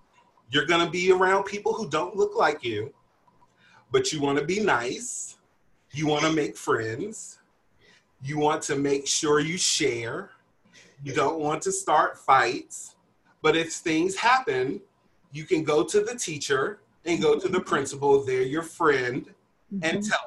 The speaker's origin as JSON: {"language": "English", "region": "Virginia", "country": "United States", "tie": "born or raised there", "said": "It is the South, and I grew up in Virginia, which is not the Deep South."}